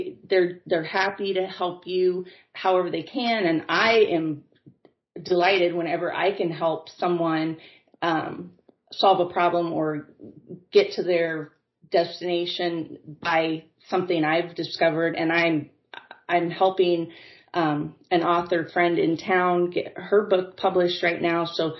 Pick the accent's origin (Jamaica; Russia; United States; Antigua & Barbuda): United States; Midwest; I think most of that can be attributed to being born and raised in the Midwest